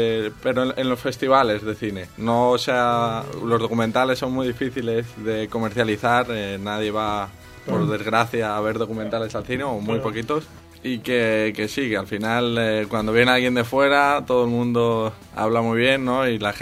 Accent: Valencia, Valencian Community, Spain; pero yo soy de Valencia, el documental sale en imágenes de Valencia

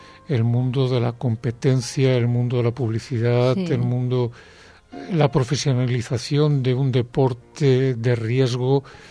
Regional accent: Balearic Islands, Spain; born there; Soy de familia de médicos y marinos y soy nacido en Mallorca.

